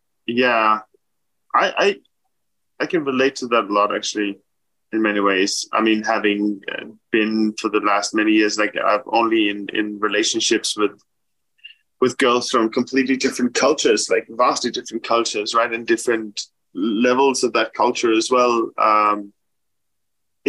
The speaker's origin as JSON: {"language": "English", "town": "Bornholm", "region": "Capital Region of Denmark", "country": "Denmark", "tie": "born or raised there", "said": "Like, I grew up in Bornholm, it's a small island."}